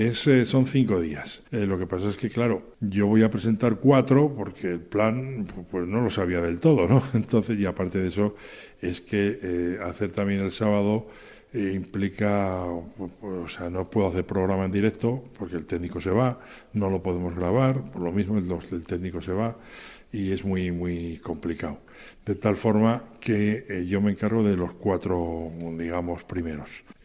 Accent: Haro, La Rioja, Spain; Soy riojano de Haro, capital del Rioja

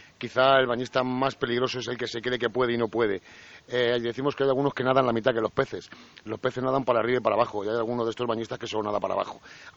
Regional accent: Águilas, Region of Murcia, Spain; somos de Águilas y estamos al lado de los aguileños

